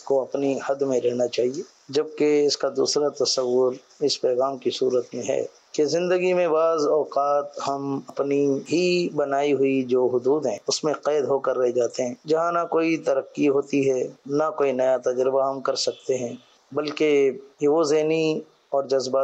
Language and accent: Urdu; Karachi, Sindh, Pakistan; میرا تعلق خارا دار کراچی سے ہے.